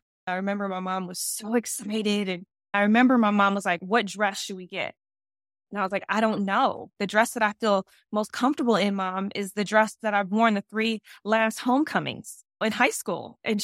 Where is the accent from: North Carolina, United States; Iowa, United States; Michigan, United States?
Michigan, United States; Detroit; moved away; also born or lived in New York; Then when I moved to New York to start to model full time, I was young. I feel like I was raised in Detroit. I became a woman in New York.